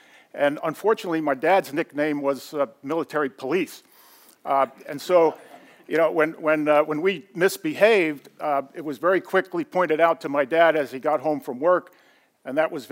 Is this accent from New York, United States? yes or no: yes; Brooklyn, New York, United States; I grew up in Brooklyn, New York, one of seven children. We were sort of lower middle class, lived in a row house, Sheepshead Bay area